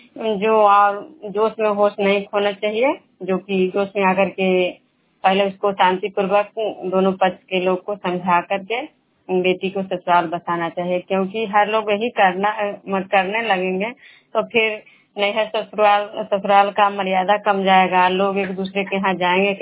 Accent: Khajra, Bihar, India; मैं बिष्णुपुर ग्राम खजरा पंचायत नालंदा जिला नौसा प्रखंड के निवासी हूँ।

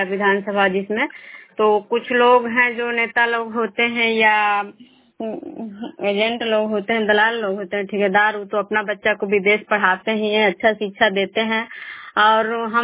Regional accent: Nalanda, Bihar, India

